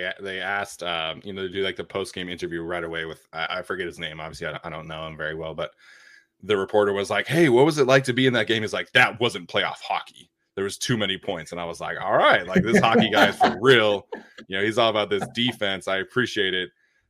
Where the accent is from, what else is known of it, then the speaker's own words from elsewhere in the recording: Salt Lake City, Utah, United States; Where I grew up in Salt Lake City, they have they used to be called the Salt Lake City Grizzlies.